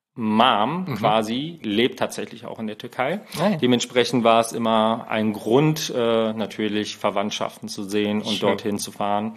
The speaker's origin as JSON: {"language": "German", "town": "Hamm", "region": "North Rhine-Westphalia", "country": "Germany", "said": "ich komme, wie gesagt, aus NRW, Hamm. Stadtteil, nicht Stadtteil, also aus der Stadt Hamm."}